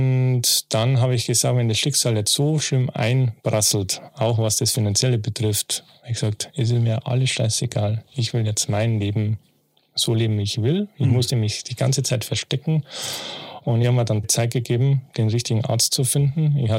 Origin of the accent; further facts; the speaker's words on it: Bavaria, Germany; Ich bin aus Bayern.